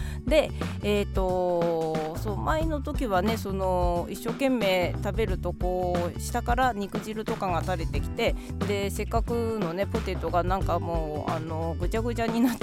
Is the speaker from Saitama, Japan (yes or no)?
yes; Saitama, Japan; 地元埼玉のあるショッピングモールの中にあって